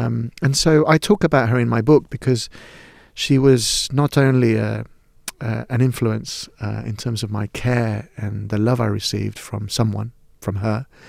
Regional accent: Lima, Peru; now in United Kingdom; But I grew up in Lima in a way, in a what you might describe as a little bit of a privileged lifestyle, because the extremes between rich and poor are huge in Peru.

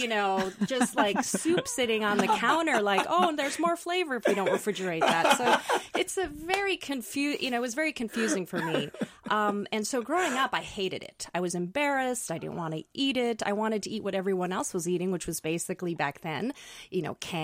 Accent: Minnesota, United States; So we preserved, we fermented, we had a garden, which was quite difficult growing up in Minnesota. Your season is pretty limited.

